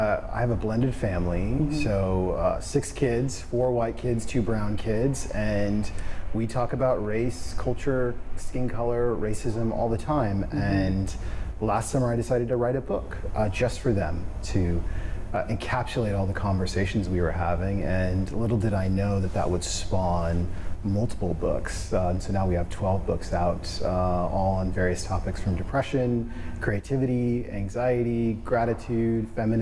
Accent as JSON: {"language": "English", "town": "Portland", "region": "Oregon", "country": "United States", "tie": "born or raised there", "said": "So born and raised in Portland, Oregon, so I'm a hometown kid."}